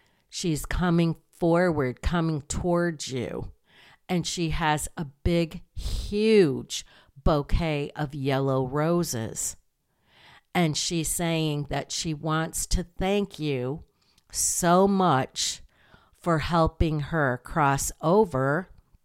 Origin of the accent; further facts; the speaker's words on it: Michigan, United States; I lived in Michigan. I grew up in Michigan, and I'm in Maine